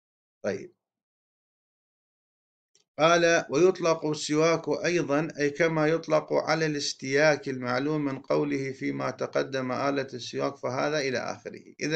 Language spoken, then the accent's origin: Arabic; Iraq; وهذا موجود يعني في بلدنا العراق